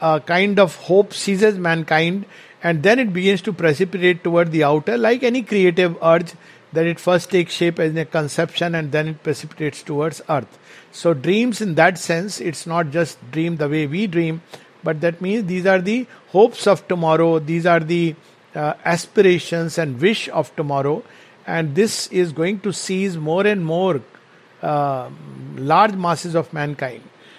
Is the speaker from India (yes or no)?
yes; India; It's not about me being Indian and good for India.